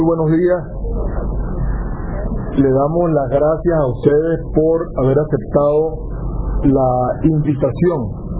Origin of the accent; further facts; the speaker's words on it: Venezuela; un grupo de personas como venezolanos que nos duele la República